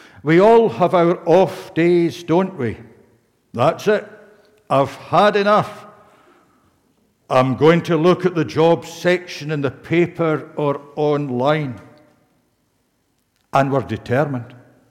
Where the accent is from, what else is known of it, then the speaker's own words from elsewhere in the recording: Campbeltown, Scotland, United Kingdom; Campbelltown, my hometown.